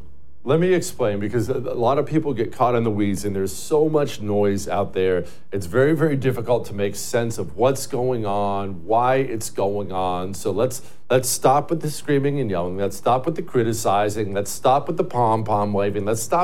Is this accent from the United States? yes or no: yes; Montana, United States; I grew up in Montana and just they were happening all around. I was always fine, but they're always part of life there.